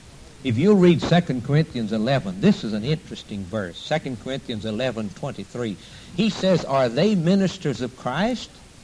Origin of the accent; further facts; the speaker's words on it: United States; I'm glad I'm an American. I'm glad I live in this country.